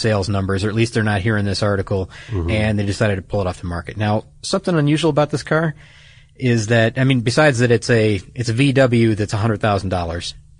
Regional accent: Detroit, Michigan, United States; the reason that one stands out to me is because I'm from Detroit, and it was around when this all came about.

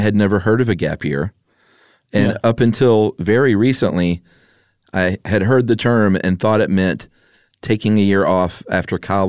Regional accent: United States; maybe that's because I'm an American like you.

